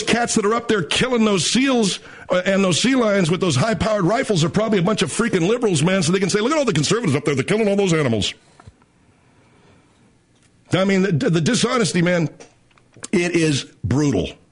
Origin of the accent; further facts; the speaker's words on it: United States; I mean, my people come from there. What the hell do I know about it? I'm an American.